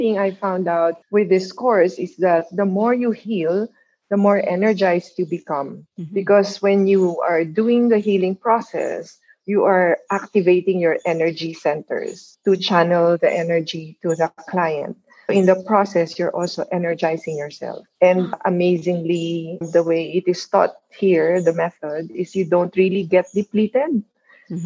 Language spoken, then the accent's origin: English; Manila, Metro Manila, Philippines; English is a second language; moved away; I see a lot of potential because I came from Manila where that those products are in demand and very expensive.